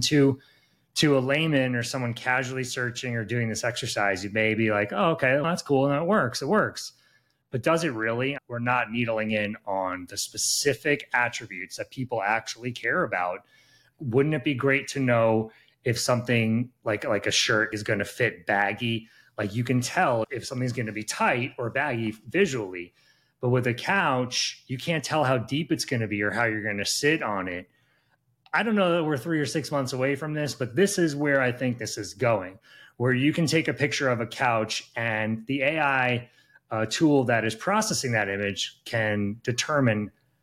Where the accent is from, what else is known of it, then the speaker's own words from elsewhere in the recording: New York City, New York, United States; I'm from New York City. I can't even change a tire.